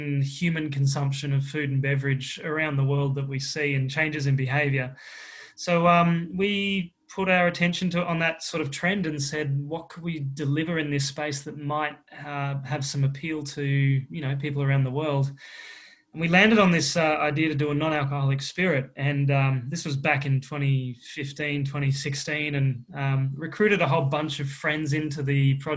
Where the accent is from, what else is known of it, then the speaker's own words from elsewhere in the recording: Queensland, Australia; accent: Australian; myself and my co-founder, Carl, we're both from Queensland